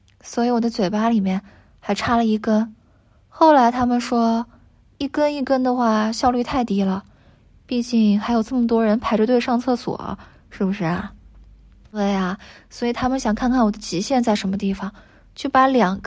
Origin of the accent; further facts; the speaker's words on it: China; 有来有往嘛，才是我们中国人的待客之道，不是吗